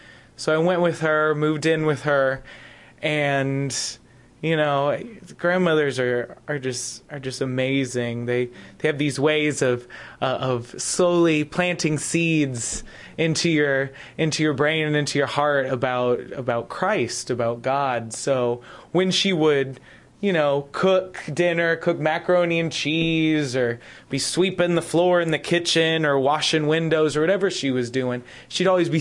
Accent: Helena, Montana, United States; I am originally from Helena, Montana.

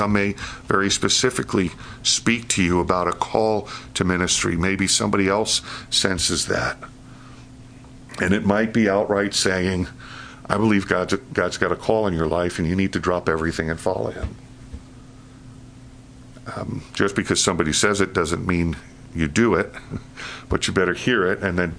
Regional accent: Queens, New York, United States; now in New Jersey, United States; I grew up in Queens, Nassau. My wife grew up in Suffolk County, if you know Long Island. We were New York, Long Island people.

